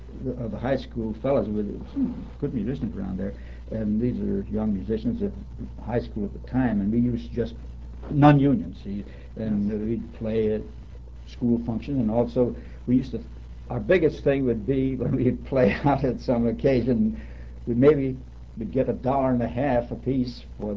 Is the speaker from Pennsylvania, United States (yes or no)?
yes; Reading, Pennsylvania, United States; Well, I was born in Reading, Pennsylvania in 1904. And went to school there and graduated from Reading High School